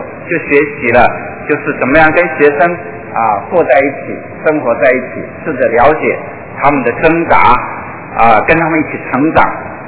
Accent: Taiwan; 我是土生土长的台湾的年轻人

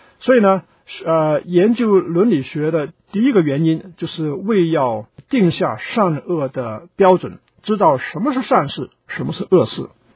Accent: China; 就是我们中国人很注重孝，就孝顺父母

